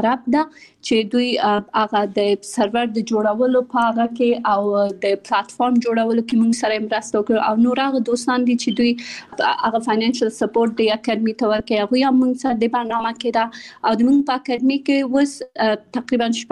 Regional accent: Kabul, Afghanistan; born there; also born or lived in Pakistan; د ملیحې اکادمي بنسټ ایښودونکی یم. زه په کابل کې زیږیدلی یم او خپل ابتدایي تعلیمات مې په پاکستان کې کړی او بیا ثانوي او بیرته پوهنتون مې په کابل کې ویلی ده.

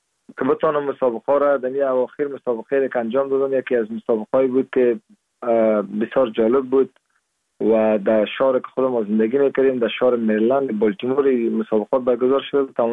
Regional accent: Parwan, Afghanistan; moved away as an adult; now in United States; در سال 1373 در استولی سیاگرد ولایت پروان متولد شدیم و دوره لیسه را از مکتب سید ناصری فارغ شدیم

